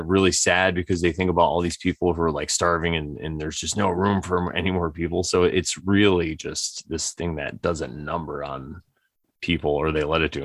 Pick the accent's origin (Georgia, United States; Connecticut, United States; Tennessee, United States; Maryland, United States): Connecticut, United States; and I'm from Connecticut, which is the East Coast of the United States.